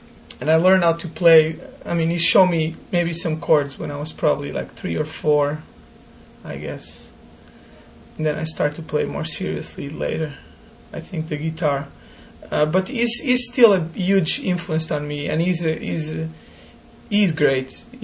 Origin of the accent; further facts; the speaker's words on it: Lisbon, Portugal; I'm originally from Lisbon in Portugal.